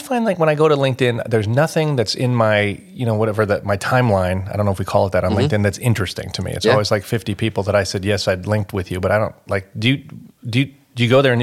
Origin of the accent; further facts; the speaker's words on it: United States; accent: American; And you can tell from my accent that I'm American, right?